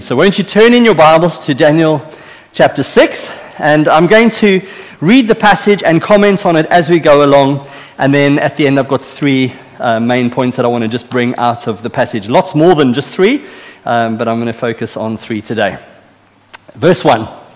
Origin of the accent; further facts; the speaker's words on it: South Africa; So as a South African, I want to tell you autumn and winter for me are painful, painful seasons.